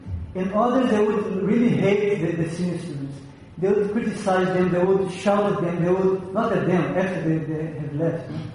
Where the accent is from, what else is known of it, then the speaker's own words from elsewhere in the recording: Brazil; English is a second language; I'm from Brazil, no?